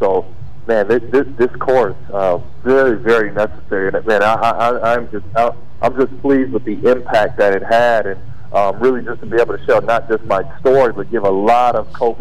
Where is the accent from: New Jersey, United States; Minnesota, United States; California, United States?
California, United States; Pasadena; born or raised there